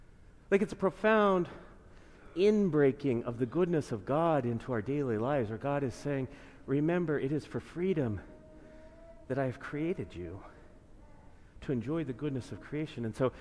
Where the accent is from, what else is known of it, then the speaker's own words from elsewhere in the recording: Canada; now in United States; And I didn't realize this until I came from Canada, right?